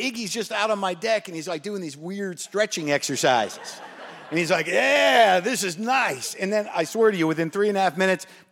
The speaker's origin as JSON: {"language": "English", "town": "Albuquerque", "region": "New Mexico", "country": "United States", "tie": "born or raised there", "said": "I grew up in Albuquerque, New Mexico, where they take that show."}